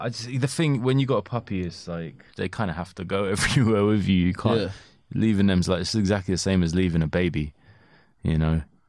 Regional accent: United Kingdom; I don't separate myself from the British people. I'm British and we're fucking lunatics, you know.

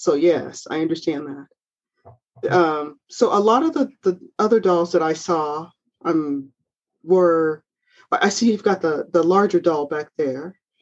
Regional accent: Colorado, United States; I grew up in Colorado with, you know, a lot of, you know, Mexican, Spanish

